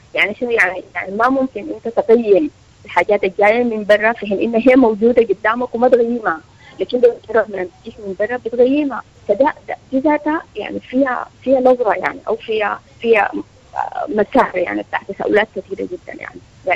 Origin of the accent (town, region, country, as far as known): Sudan